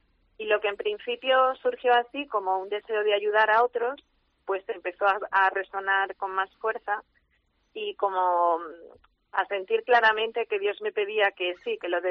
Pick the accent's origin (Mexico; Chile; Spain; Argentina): Spain; Guadix, Andalusia; now in Cáceres, Spain; yo soy religiosa, hija de María, madre de la Iglesia. Llevamos ya unos cuantos añitos en la ciudad de Cáceres, pero soy natural de Guadix, un pueblo de Granada